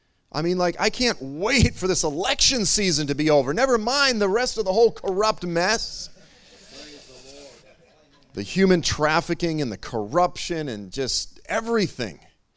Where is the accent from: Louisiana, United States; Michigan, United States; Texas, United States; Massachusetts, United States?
Massachusetts, United States; Boston; I grew up in Boston. And so I also grew up in the land of hurricanes.